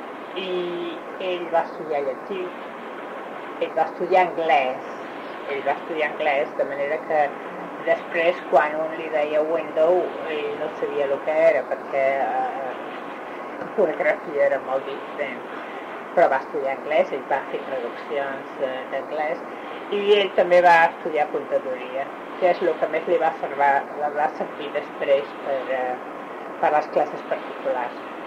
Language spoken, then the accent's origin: Catalan; Els Monjos, Catalonia, Spain; born there; I nosaltres vam néixer tots a Monjos